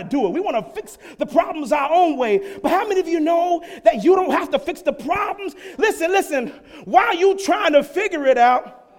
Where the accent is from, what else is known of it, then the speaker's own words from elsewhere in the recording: the South, United States; I came from the South and pulled myself up by my own bootstraps.